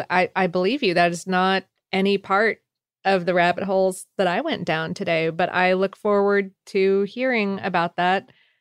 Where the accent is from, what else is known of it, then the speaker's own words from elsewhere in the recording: Ohio, United States; Growing up in Ohio, like that was a very like summer, especially Independence Day coated food for me.